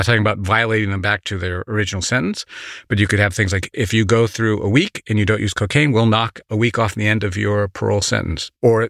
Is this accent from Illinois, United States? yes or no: no; West Virginia, United States; So when I was growing up, I grew up in West Virginia in the 60s and 70s.